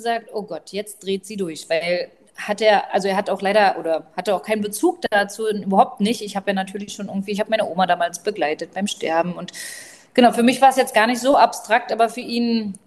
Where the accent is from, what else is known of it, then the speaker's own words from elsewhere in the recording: Berlin, Germany; now in Rügen, Germany; ich bin gebürtige Berlinerin